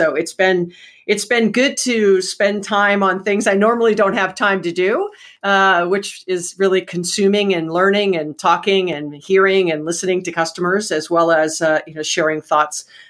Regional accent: Hawaii, United States; And I was born and raised in Hawaii.

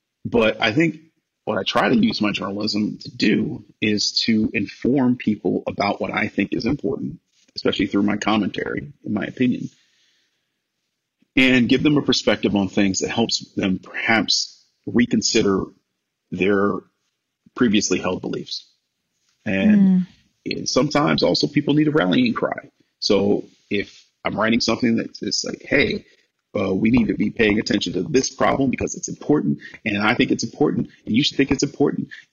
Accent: Cleveland, Ohio, United States; now in Los Angeles, United States; I'm a kid from Cleveland who has no real connections.

